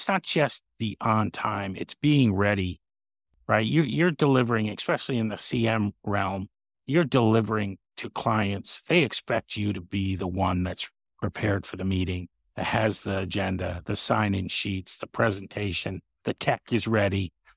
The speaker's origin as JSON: {"language": "English", "town": "Tillson", "region": "New York", "country": "United States", "tie": "born or raised there", "said": "I grew up upstate New York, a little town called Tilson near Kingston in Ulster County. Was born there in 1964, so I will be 60 next week."}